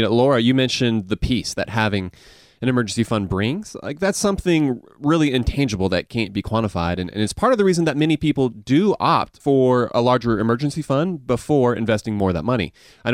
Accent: Augusta, Georgia, United States; accent: Southern; I feel like that I do sound kind of Southern, though. Like, I grew up in Augusta, but the thing is, with me, I feel like it's a Southern accent mixed a little bit with, like, an Asian accent, because my mom's from Korea.

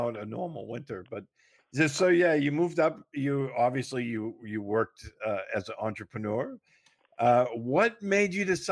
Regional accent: Woburn, Massachusetts, United States; accent: Boston accent; moved away as an adult; I grew up in Woburn. Right outside.

